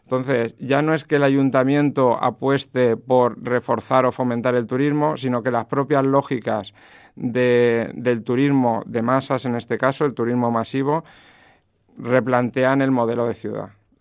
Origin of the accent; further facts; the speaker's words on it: Alicante, Valencian Community, Spain; yo, que soy de Alicante, recuerdo que cuando estaba en el colegio me decían que fuera a esa librería a coger ciertos libros